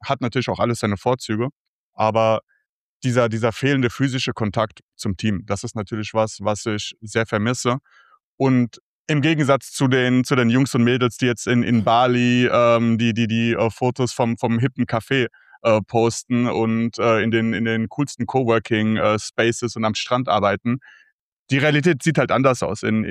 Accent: Offenbach, Hesse, Germany; now in Spain; Ursprünglich komme ich aus Offenbach, aus Deutschland, bin vor jetzt mittlerweile ziemlich genau 7 Jahren den Weg nach Spanien gegangen

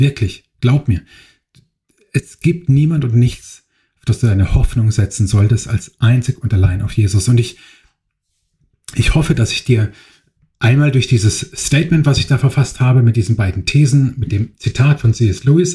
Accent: Baden-Württemberg, Germany; Ich meine, ich bin aus Baden-Württemberg.

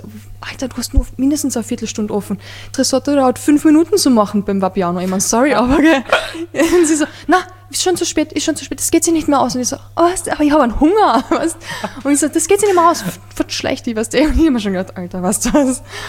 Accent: Austria; Heftig, da darf ich mich gar nicht aufregen, weil es als Österreicher.

